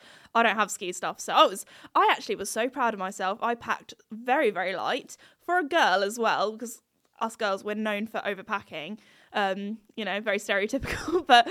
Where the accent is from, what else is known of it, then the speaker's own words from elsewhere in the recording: United Kingdom; which I would say as a British gal, it's hot